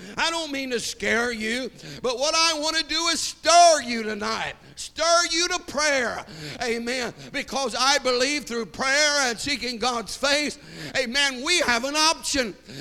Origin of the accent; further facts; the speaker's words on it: United States; I'm a believer in Jesus Christ, but I'm also an American.